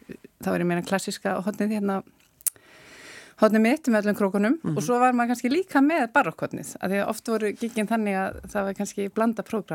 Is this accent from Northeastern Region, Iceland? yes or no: yes; Svarfaðardalur, Northeastern Region, Iceland; also born or lived in Dalvík; Ég ólst upp í Sáraðardal